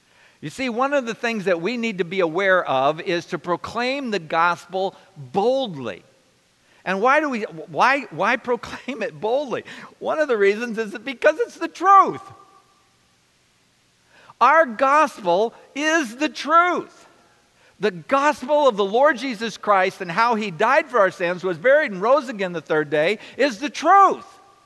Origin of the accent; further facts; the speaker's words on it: United States; When we were in Malaysia and they would ask us, where are you from? And we'd say, America.